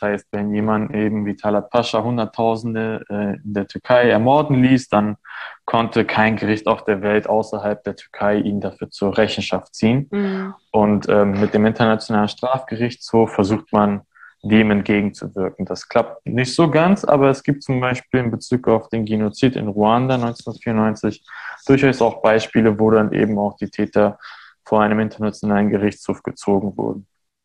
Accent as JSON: {"language": "German", "country": "Armenia", "tie": "born or raised there", "lives_now": "Germany", "said": "die wir damals in Armenien gekauft"}